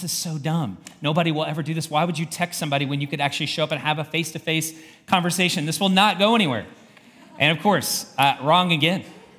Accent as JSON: {"language": "English", "region": "the South", "country": "United States", "tie": "born or raised there", "lives_now": "Indianapolis, United States", "said": "I grew up in the South and pretty much made a promise with God that I would never go north of the Ohio River."}